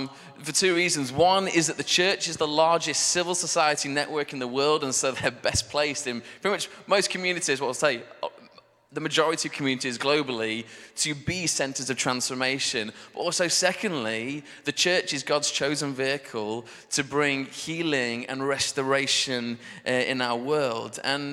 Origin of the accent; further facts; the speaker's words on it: Sheffield, Yorkshire and the Humber, United Kingdom; I'm from Sheffield originally. I grew up in Hillsborough, just a stone throw down the road.